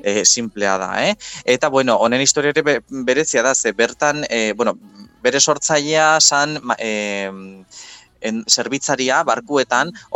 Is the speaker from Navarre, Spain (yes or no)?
no; Basque Country, Spain; baina Gipuzkoarra naiz.